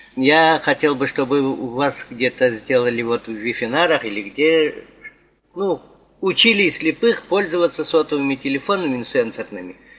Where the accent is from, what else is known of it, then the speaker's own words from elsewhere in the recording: Bashkortostan, Russia; я из Башкортостана.